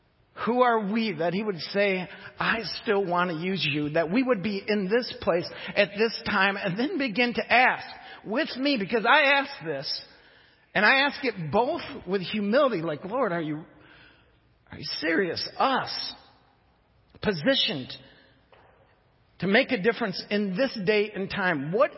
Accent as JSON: {"language": "English", "town": "Jenison", "region": "Michigan", "country": "United States", "tie": "born or raised there", "said": "And mind you, I grew up in Jenison."}